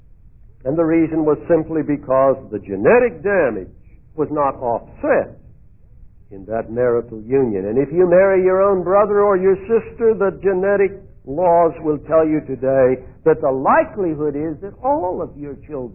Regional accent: Iowa, United States; I remember when I was growing up in Iowa, there was a family not too far from us

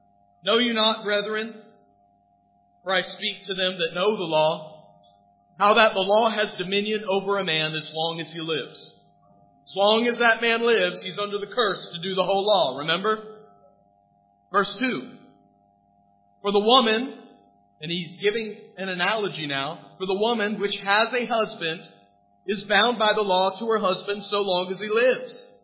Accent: United States; See, I come from America.

